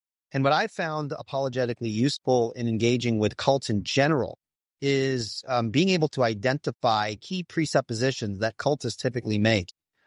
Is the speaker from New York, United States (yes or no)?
yes; Long Island, New York, United States; now in North Carolina, United States; Yeah, I grew up on the East Coast, so I grew up on Long Island.